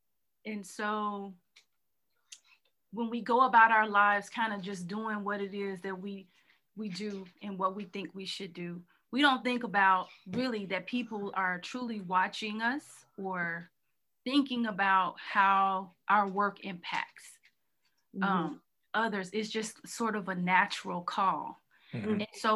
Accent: Arkansas, United States; we're from Arkansas, born and raised, both of us.

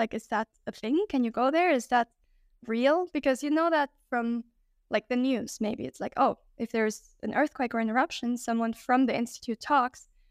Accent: Quito, Pichincha, Ecuador; I'm from Ecuador. I'm half German, though. So I'm a hybrid, but I was born in Quito. And I went to the German school here. Then I went on to study my bachelor's degree in Germany

